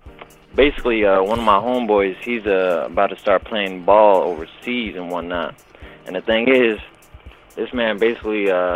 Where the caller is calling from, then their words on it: Silver Spring, Maryland, United States; I'm calling from Silver Spring, Maryland, the DMV area.